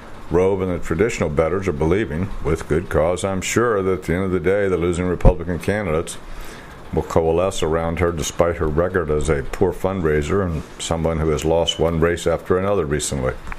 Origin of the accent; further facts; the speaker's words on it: Wyoming, United States; born there; He stood up straight when he realized I was born in Wyoming